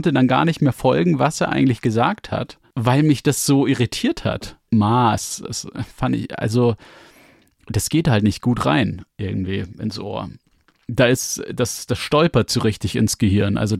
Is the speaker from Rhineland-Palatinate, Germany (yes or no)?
no; Munich, Bavaria, Germany; ich bin zwar in München geboren und aufgewachsen, aber ich kann gar kein Bayerisch. Ich kann kein richtiges Bayerisch.